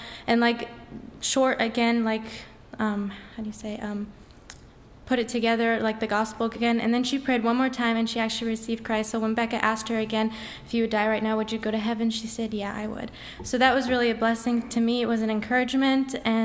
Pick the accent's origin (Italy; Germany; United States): Germany; English is a second language; Good evening, church. … I'm from Germany.